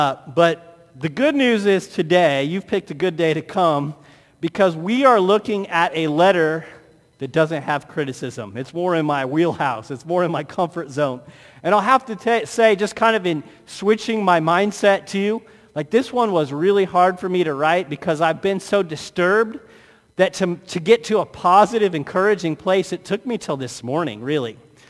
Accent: Illinois, United States; And even like growing up in East Central Illinois where everybody was divided between liking the Cardinals or the Cubs, I was always a Cardinal fan

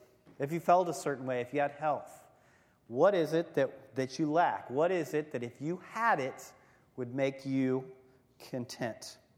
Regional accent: United States; This is pretty ridiculous, being American pastors, talking to Haitians about contentment.

